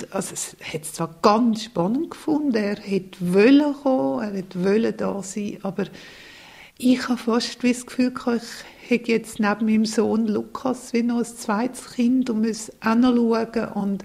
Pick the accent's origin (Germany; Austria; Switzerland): Switzerland; Ich bin eine Schweizerin